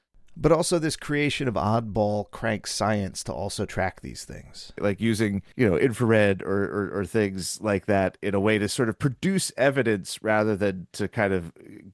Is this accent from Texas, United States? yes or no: no; New Jersey, United States; accent: Jersey; my Jersey accent isn't adding anything.